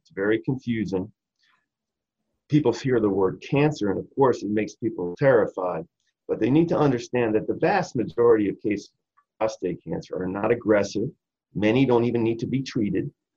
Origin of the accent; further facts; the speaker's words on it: Wheaton, Maryland, United States; I grew up in Wheaton, Maryland, believe it or not, not far from Silver Spring.